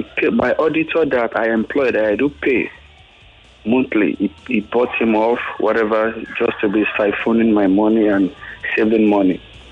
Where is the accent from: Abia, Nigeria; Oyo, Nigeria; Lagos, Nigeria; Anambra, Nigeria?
Anambra, Nigeria; I'm from Anambra State.